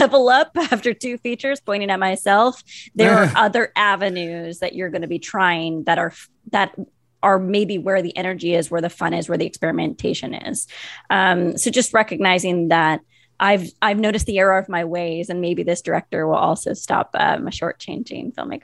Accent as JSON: {"language": "English", "region": "California", "country": "United States", "lives_now": "Los Angeles, United States", "said": "I live in Los Angeles. I'm from the Bay Area like you too, but I live in Los Angeles."}